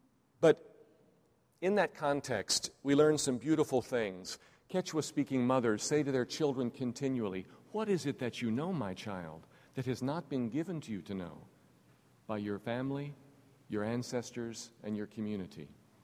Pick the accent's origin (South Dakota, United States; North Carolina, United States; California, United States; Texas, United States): Texas, United States; I'm a Texan.